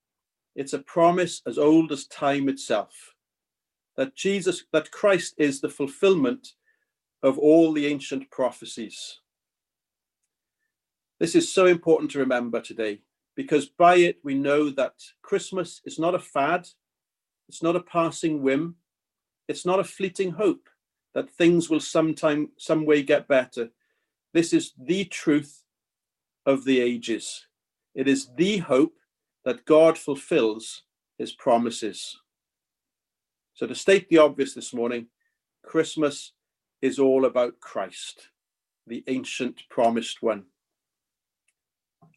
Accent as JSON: {"language": "English", "country": "United Kingdom", "said": "I don't know why we do that as British people."}